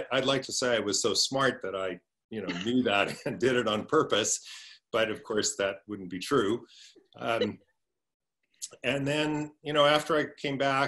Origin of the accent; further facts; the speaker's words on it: Edmonton, Alberta, Canada; So I grew up in Edmonton, and when I was in junior high